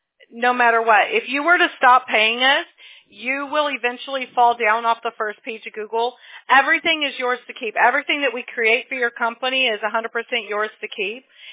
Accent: Mobile, Alabama, United States; now in California, United States; I am originally from Mobile, Alabama, but I've been in California.

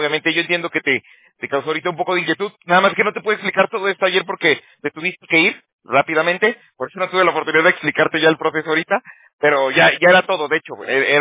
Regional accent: Aguascalientes, Mexico; born there; Yo soy de México. Bueno, yo nací en Aguascalientes.

